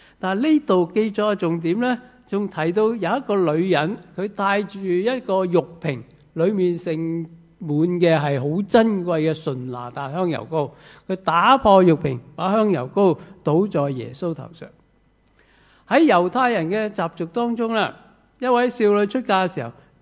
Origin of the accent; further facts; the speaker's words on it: Hong Kong; 我哋香港人讲英文麻麻地咧